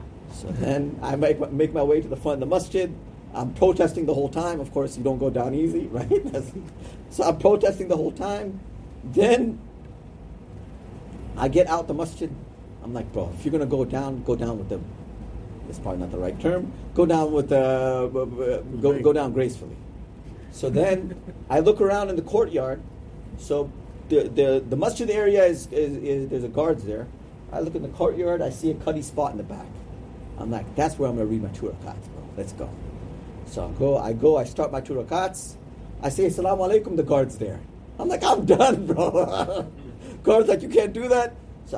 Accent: United States; I pull out my American passport. I said, look, I'm American, and you're being racist to me.

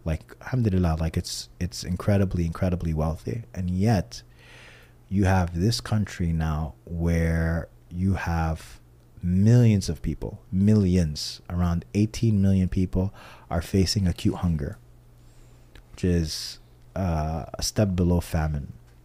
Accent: Gezira, Sudan; I'm from Al-Jazeera. Al-Jazeera is a state right south of Khartoum. It's an agricultural state. It's between the two Niles.

